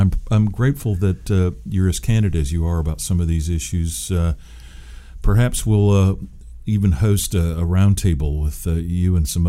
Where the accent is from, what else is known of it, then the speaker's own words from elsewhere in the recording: Seattle, Washington, United States; as a kid growing up in Seattle, the 1962 World's Fair happened there, right?